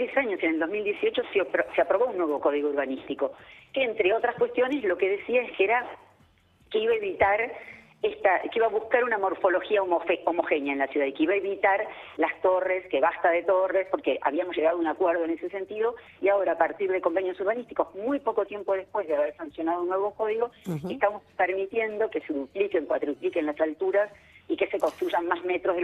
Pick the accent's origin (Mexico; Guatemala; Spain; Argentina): Argentina; Buenos Aires; ya que somos porteños, bueno, poder recuperar nuestro contacto con el Río de la Plata